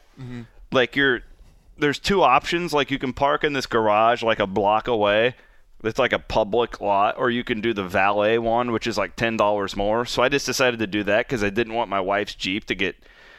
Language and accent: English; Clarinda, Iowa, United States; that was an experience for you and me growing up in Clarinda.